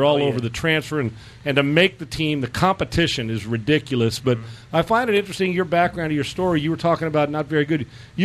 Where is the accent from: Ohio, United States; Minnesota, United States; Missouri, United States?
Minnesota, United States; Minneapolis; one of my business mentors growing up in Minneapolis.